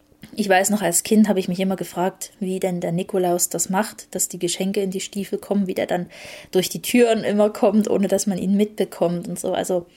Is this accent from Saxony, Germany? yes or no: yes; Saxony, Germany; Und in Sachsen, also wo ich herkomme